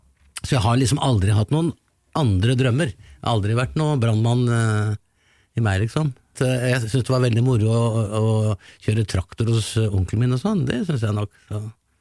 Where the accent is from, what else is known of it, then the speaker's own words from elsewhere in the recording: Larvik, Vestfold, Norway; Ja, så, som sagt så kom jeg da fra Larvik